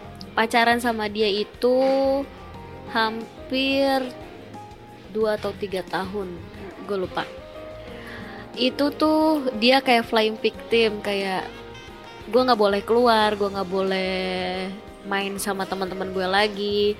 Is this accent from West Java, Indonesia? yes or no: yes; West Java, Indonesia; Gue Sunda.